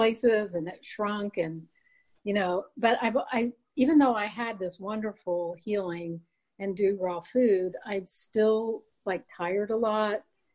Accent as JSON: {"language": "English", "town": "Columbus", "region": "Ohio", "country": "United States", "said": "Well, I'm from Columbus, Ohio, and I have a place that my parents have in Florida."}